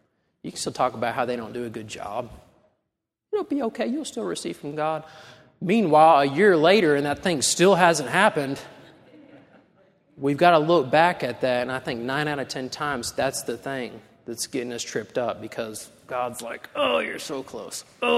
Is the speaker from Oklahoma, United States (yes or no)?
yes; Oklahoma, United States; I'm not a Mississippi State fan. I'm from Oklahoma. That's